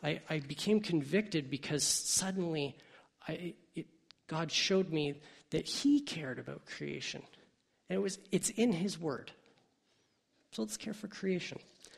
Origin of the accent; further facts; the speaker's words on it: Hamilton, Ontario, Canada; I grew up in Hamilton. We got green bins in Hamilton 14 years ago